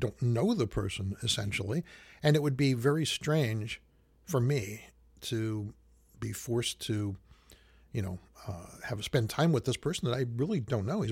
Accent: Montebello, California, United States; And I was born in Montebello, California, an eastern suburb of Los Angeles.

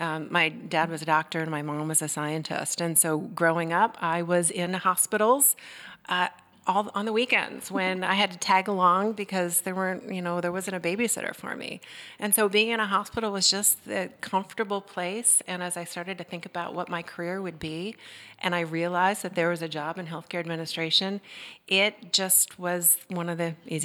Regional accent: Baltimore, Maryland, United States; I grew up in Baltimore, Maryland.

